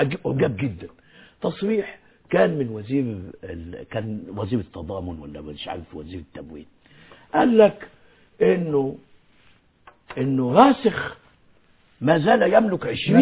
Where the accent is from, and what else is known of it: Egypt